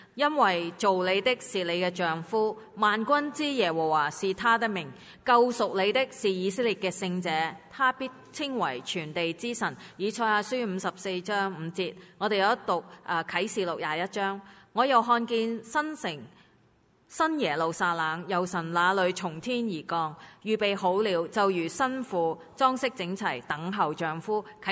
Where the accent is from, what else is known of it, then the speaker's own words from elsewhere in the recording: China; 佢咧就见到我系中国人啦